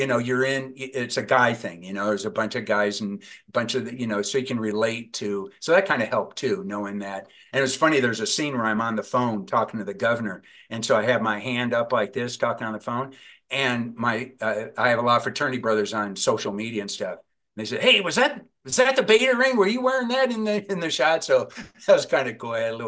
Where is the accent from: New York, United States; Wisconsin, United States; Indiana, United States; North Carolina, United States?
Indiana, United States; now in Los Angeles, United States; growing up in Indiana, I was pretty naive when I came out here, and I joined LAPD